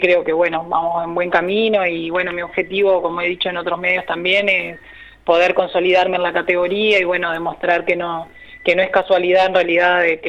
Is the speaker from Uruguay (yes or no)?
yes; Pan de Azúcar, Maldonado, Uruguay; mi familia toda vive allá, o sea, yo acá vivo con mi esposo y mi nena, pero la familia vive toda en Maldonado, en Pan de Azúcar.